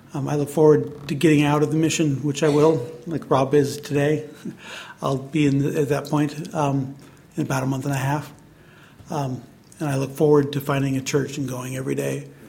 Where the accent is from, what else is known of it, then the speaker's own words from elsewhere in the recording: Washington, United States; born there; I was born in Washington State, about as far from Atlanta as you can get and still be in the United States.